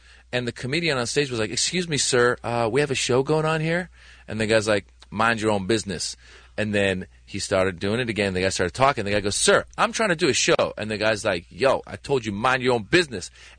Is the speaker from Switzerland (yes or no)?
no; Iran; now in United States; I'm from Iran originally.